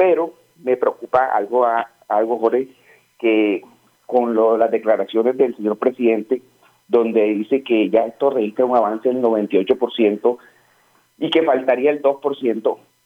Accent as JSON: {"language": "Spanish", "town": "Barranquilla", "region": "Atlántico", "country": "Colombia", "said": "No nos merecemos esto como barranquilleros."}